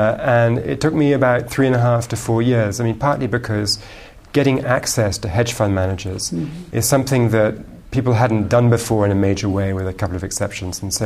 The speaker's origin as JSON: {"language": "English", "region": "London", "country": "United Kingdom", "tie": "born there", "also_born_or_lived": "New York / Moscow / Germany", "said": "I was born in London. But my raising is a complicated story because my mother's French. My father was a diplomat, so we spent some time in New York. You can tell that from my accent. Some time in Moscow, some time in Germany"}